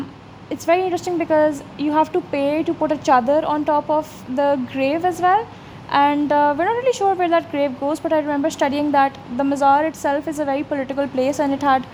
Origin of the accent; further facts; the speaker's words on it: Karachi, Sindh, Pakistan; I was raised and born and raised in Karachi, and it feels like a spiritual experience just to have the water float over the sand.